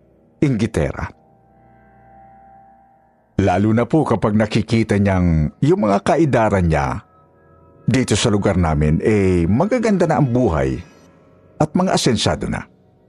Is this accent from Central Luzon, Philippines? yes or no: no; Mimaropa, Philippines; Lumaki po ako sa probinsya namin sa Mindoro. Medyo malayo po kasi sa Kabihasnan. Dahil bundok po yung lugar na tinitirhan ng pamilya namin.